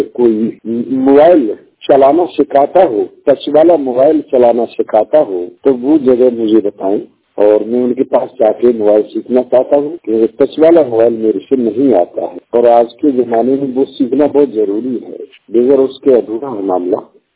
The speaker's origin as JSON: {"language": "Hindi", "town": "Aligarh", "region": "Uttar Pradesh", "country": "India", "said": "और मैं जिला अलीगढ़ का रहने वाला हूँ।"}